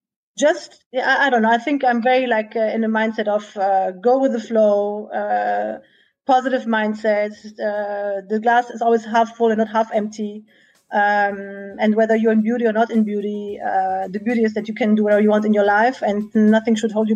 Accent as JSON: {"language": "English", "country": "Germany", "tie": "born or raised there", "said": "I didn't live in Italy because I grew up in Germany"}